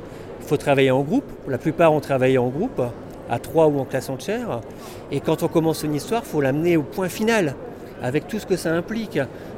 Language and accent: French; Auchel, Hauts-de-France, France; also born or lived in Marles-les-Mines; J'habite Noël Godot et je suis originaire d'Auchel, de Marlémine.